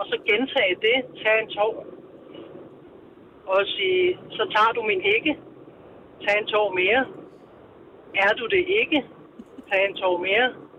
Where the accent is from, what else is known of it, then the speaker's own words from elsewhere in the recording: Asserbo, Capital Region of Denmark, Denmark; Jeg er fra Asserbo.